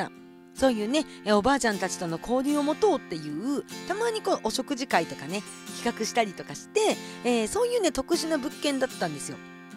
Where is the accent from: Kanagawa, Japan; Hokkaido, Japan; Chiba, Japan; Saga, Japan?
Hokkaido, Japan; Kushiro; 私はですね、もともと地元の釧路で、初めてね釧路を離れたのが18の時に、帯広大谷短期大学っていうね介護士の資格を習得するために、釧路を離れて初めて一人暮らしを経験しました。